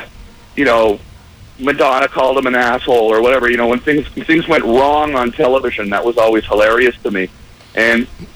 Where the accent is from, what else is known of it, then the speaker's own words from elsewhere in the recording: Canada; I'm Canadian